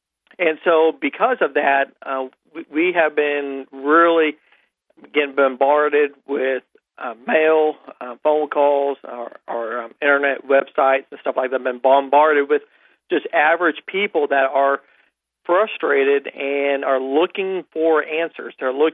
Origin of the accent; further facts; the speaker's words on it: Harrison, Arkansas, United States; I'm from Harrison, Arkansas. That's where I'm based out of.